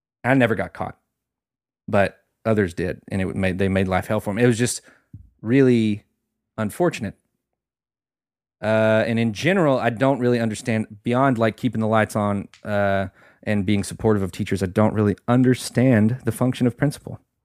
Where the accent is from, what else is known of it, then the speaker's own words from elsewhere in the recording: Springtown, Texas, United States; I went back to my hometown's, Springtown's graduation recently, and to watch my cousin graduate